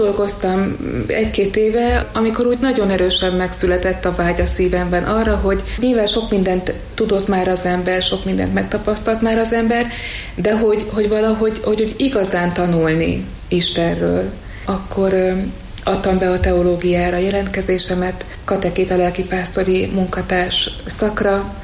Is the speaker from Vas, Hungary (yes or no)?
yes; Vas, Hungary; Vas megyéből származom, egy kicsi településről